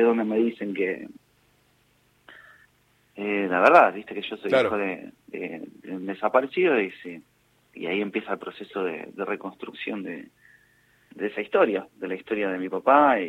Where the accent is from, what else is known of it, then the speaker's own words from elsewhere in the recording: Cinco Saltos, Río Negro, Argentina; born there; yo nací en Cinco Saltos, Río Negro